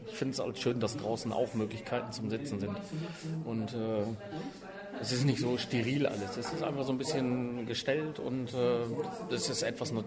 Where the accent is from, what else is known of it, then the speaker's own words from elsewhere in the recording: Wettringen, North Rhine-Westphalia, Germany; Also ich komme aus Wettringen. Da gibt es aber im Umkreis nichts.